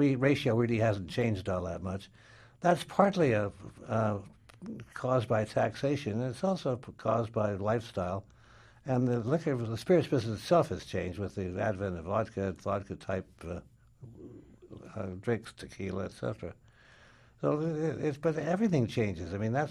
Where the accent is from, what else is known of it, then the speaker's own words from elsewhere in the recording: Montreal, Quebec, Canada; Well, I was came from Montreal, not from Toronto.